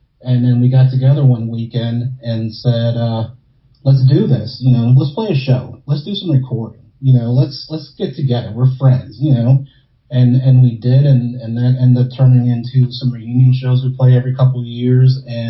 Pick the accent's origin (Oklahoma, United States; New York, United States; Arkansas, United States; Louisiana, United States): Louisiana, United States; Slidell; I'm still from, I'm from Slidell. It's a small town